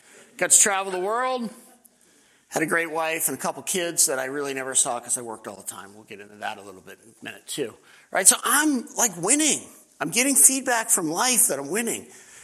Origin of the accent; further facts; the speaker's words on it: Maine, United States; I grew up in Maine.